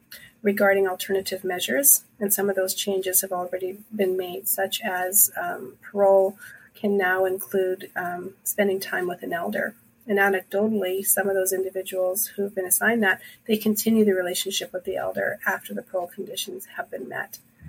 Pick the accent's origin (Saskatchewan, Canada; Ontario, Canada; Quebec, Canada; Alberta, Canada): Saskatchewan, Canada; Thunderchild; in my community, there's a funeral pretty much, it seems, every week where I'm from Thunderchild.